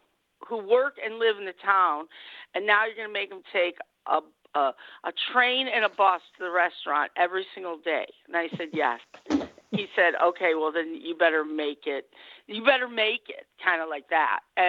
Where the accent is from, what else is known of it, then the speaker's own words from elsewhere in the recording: United States; I mean, you have to remember we're American